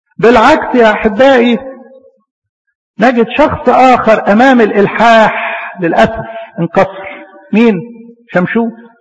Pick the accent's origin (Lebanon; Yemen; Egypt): Egypt